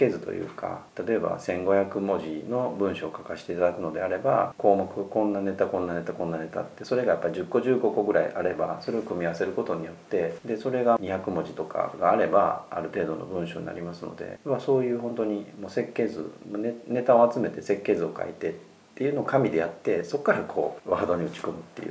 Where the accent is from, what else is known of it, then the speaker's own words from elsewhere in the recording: Kansai, Japan; 例えば僕も関西の人間なんで